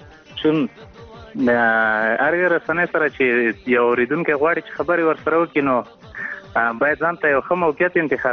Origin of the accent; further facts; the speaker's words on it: Paktia, Afghanistan; د همدې پکتیا مه خصوصا زمونږ په پکتیا ولایت کې دغه مشکلات زیات دي